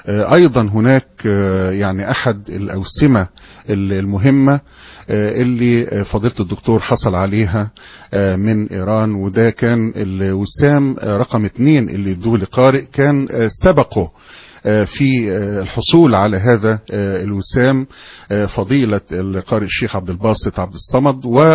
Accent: Egypt

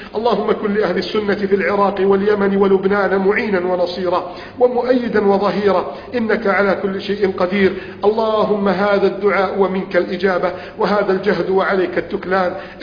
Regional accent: Egypt

